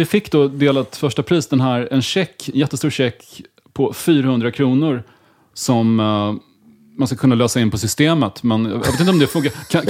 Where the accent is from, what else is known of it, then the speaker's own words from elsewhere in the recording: Stockholm, Stockholm County, Sweden; Jag älskar min hemstad Stockholm, men kan ibland avsky den.